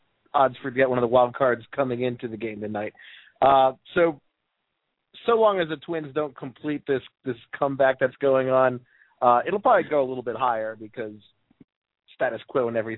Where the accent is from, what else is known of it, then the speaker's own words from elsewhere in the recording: Baltimore, Maryland, United States; Well, I'm from Baltimore, and I love baseball as a child